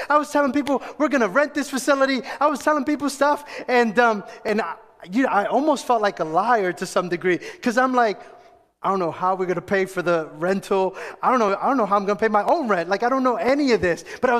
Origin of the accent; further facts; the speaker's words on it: Springfield, Missouri, United States; now in New York, United States; I moved to New York from Springfield, Missouri. I moved to New York.